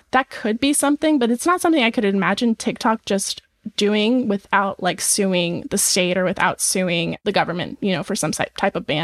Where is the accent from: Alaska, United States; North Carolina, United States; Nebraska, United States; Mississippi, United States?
Nebraska, United States; I'm from Nebraska. It probably wouldn't happen there either.